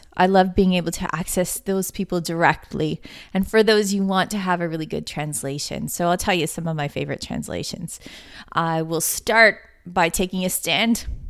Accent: Canada; As a Canadian

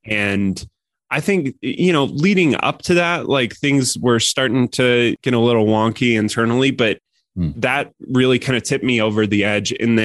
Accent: Colorado, United States; So I was living in San Francisco. You know, I grew up in Colorado.

